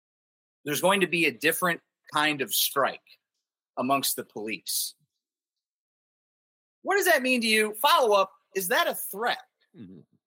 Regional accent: Buffalo, New York, United States; I'm from Buffalo, so I just, instead of the game on in the background, I have civics.

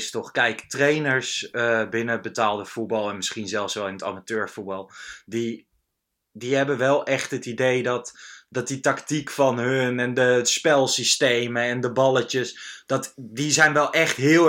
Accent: Gelderland, Netherlands; Ik kwam uit Lochem, daar was ik geweest, in de Achterhoek waar ik opgegroeid ben.

